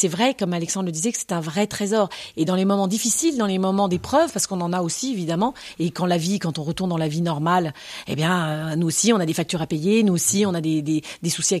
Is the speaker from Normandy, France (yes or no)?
no; Paris, Île-de-France, France; Ah non, en tant que Parisienne, non.